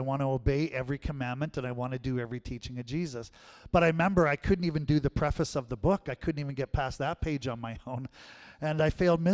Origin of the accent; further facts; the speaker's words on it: Binscarth, Manitoba, Canada; I grew up in the village of Binscarth. I moved from Binscarth, Manitoba, of a village of about 400, 500 people.